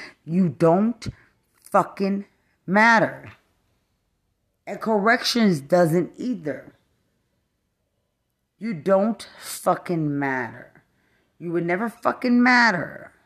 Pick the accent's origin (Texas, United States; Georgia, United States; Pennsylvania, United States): Texas, United States; Lubbock; I'm just from Lubbock. There's nothing. I lived in a normal home, cotton fields, normal home, watermelons in the cotton fields